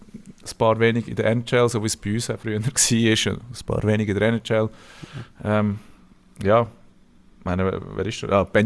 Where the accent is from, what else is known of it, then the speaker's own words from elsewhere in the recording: Austria; Ich finde es als Österreicher auch ein bisschen zu Recht.